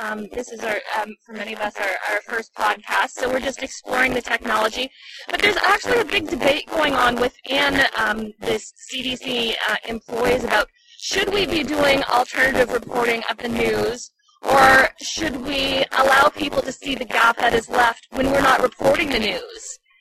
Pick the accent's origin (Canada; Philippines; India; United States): Canada; not because of me personally, but just as a Canadian taxpayer.